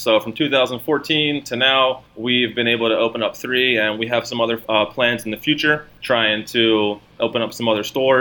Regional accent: Maryland, United States; Like where I'm from the East Coast. I'm from like a small town right outside of Baltimore City.

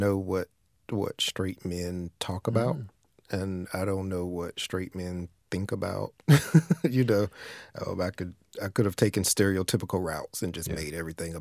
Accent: Elizabeth City, North Carolina, United States; Yes, the dialect is pretty much what I heard growing up.

